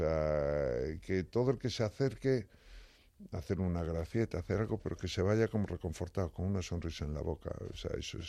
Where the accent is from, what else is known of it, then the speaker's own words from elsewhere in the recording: Galicia, Spain; Soy gallego.